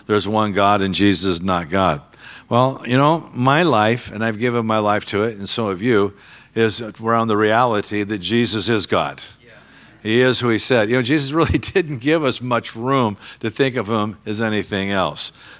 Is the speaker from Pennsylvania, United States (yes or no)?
no; Los Angeles, California, United States; moved away; We grew up in the Southern Cal area, more in the South Bay, Los Angeles area. We're kind of right next to the beach, El Segundo, right next to Manhattan Beach. And so that's kind of where our roots are.